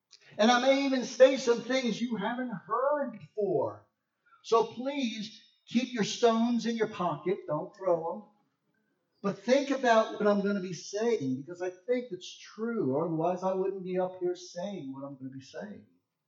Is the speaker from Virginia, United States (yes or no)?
no; New York, United States; I'm from New York. I break rules. It's what we do.